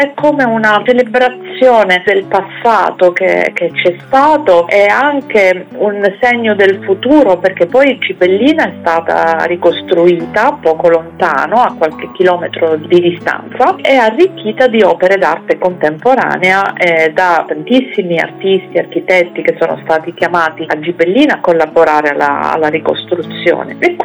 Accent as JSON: {"language": "Italian", "region": "Sicily", "country": "Italy", "said": "soprattutto di Sicilia, perché io sono siciliana, risiedo a Palermo e quindi è la mia terra"}